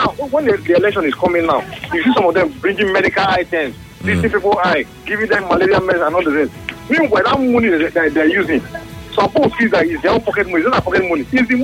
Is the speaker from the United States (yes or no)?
no; Tombia, Rivers, Nigeria; I'm from Trombia, Degima local government area.